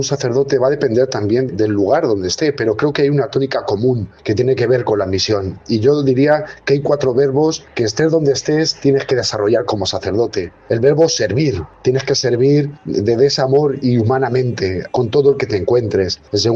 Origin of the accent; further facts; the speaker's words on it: Villahermosa, Castilla-La Mancha, Spain; born there; Nací en Villahermosa un 19 de diciembre de 1984.